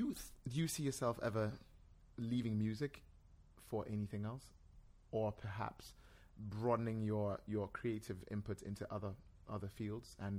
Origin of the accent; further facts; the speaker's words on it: Port Harcourt, Rivers, Nigeria; I should know. I grew up in Port Harcourt. Believe me, I know.